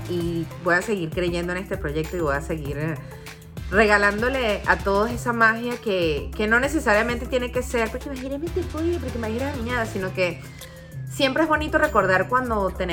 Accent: Venezuela; moved away; Y luego que salí de allí, yo sentía que en mi país no estaba mi norte. Yo sentía que debía irme a otro lugar. Justo desde mucho antes de que los venezolanos empezaran a migrar, yo ya sentía que debía marcharme.

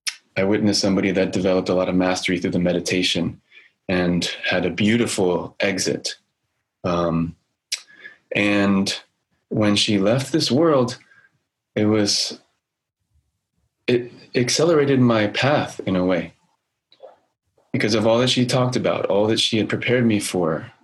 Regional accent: Oakland, California, United States; born there; So I feel very fortunate that I'm speaking to you today from where I was born in Oakland.

